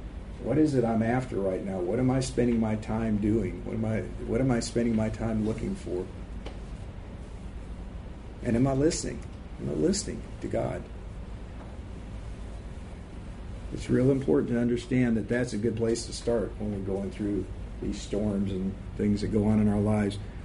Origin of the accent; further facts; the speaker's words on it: Tacoma, Washington, United States; born there; I was born in Tacoma, Washington, and out in the Pacific area, northwest there.